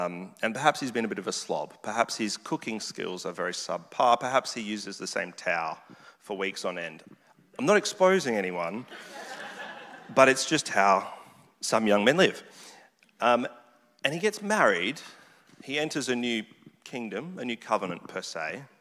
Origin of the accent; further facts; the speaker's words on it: Australia; well, I'm Australian, I need to do the Australian thing